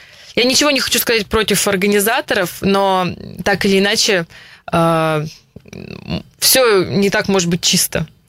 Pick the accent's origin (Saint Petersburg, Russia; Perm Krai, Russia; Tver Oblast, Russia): Perm Krai, Russia; Perm; я выросла в Перми, я соревновалась в России